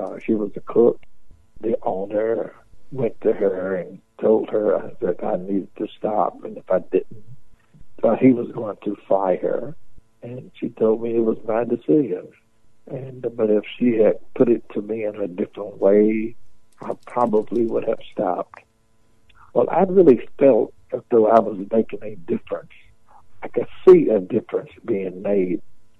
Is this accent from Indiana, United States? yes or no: no; Milwaukee, Wisconsin, United States; born there; just so happened I was born in Milwaukee, Wisconsin. Just born there.